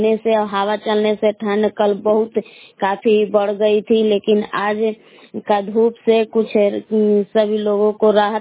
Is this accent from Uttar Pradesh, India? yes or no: no; Bhabua, Bihar, India; ग्राम बिलास जिले कैमूर भभुआ के निवासी हूँ।